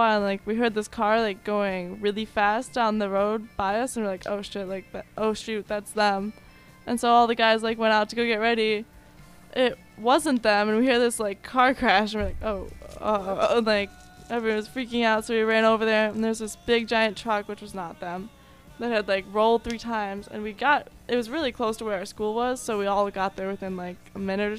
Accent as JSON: {"language": "English", "town": "Dexter", "region": "Michigan", "country": "United States", "said": "I'm from Dexter, Michigan, and Chelsea, Michigan's our rival."}